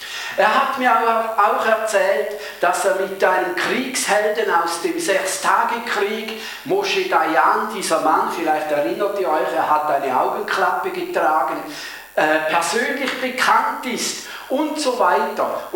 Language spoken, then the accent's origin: German; Palestine; als Palästinenser würde ich sagen, seit 1880 werden wir von Israel systematisch unterdrückt. Und zwar im eigenen Land. Es ist das Land, das wir angestammt, also wir sind darin aufgewachsen, wir leben schon darin und zwar schon länger. Denn wir, unsere Vorfahren, sind die Philister oder gar die Kanaaniter.